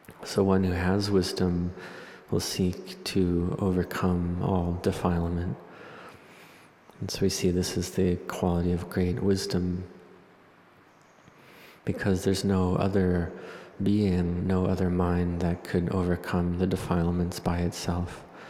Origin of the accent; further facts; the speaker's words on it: Thailand; first language th; English is a second language; chant in the Thai language. So it was my native language.